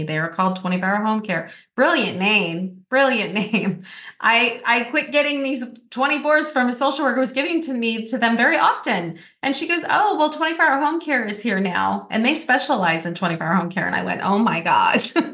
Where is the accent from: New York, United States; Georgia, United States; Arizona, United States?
Arizona, United States; I'm from Arizona.